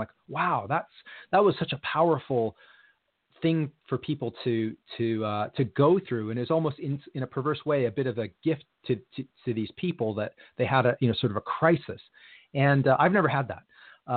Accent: Canada; also born or lived in Argentina / Ann Arbor, Michigan, United States; I was born in Argentina, actually. And I first moved to the U.S. when I was four, lived in Ann Arbor, Michigan for 3 years, and then we moved to Canada, and I grew up in Canada.

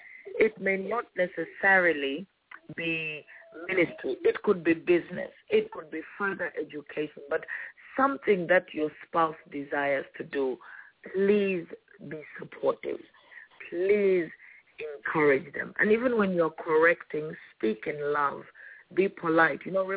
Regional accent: Zambia; I'm from Zambia.

